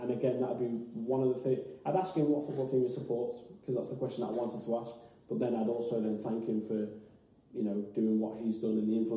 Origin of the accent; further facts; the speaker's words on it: Liverpool, North West England, United Kingdom; I went, no, I'm from Liverpool.